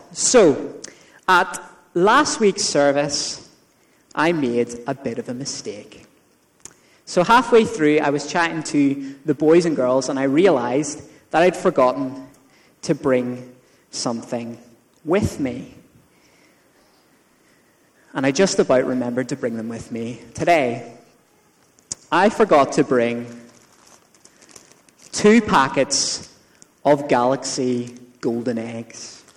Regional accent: Northern Ireland, United Kingdom; what happens when I go to Northern Ireland is that my accent gets thicker and I speak faster.

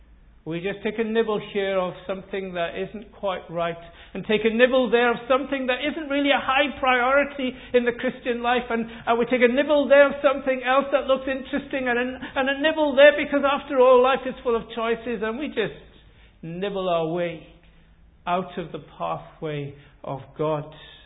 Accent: Wales, United Kingdom; I come from South Wales originally and grew up on a farm, and we kept sheep as well as cattle on the two farms.

